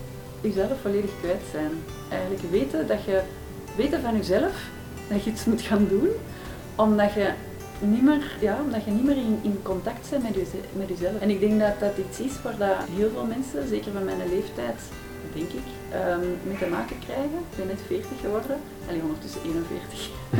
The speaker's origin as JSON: {"language": "Dutch", "town": "Wilrijk", "region": "Antwerp", "country": "Belgium", "tie": "born or raised there", "said": "ik kom van Wilrijk. Geboren en getogen, ja."}